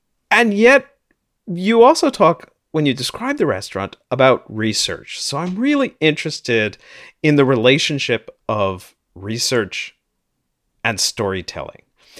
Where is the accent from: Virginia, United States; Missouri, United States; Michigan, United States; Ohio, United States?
Missouri, United States; St. Louis; now in Toronto, Canada; I grew up in St. Louis, though I'm in Toronto now.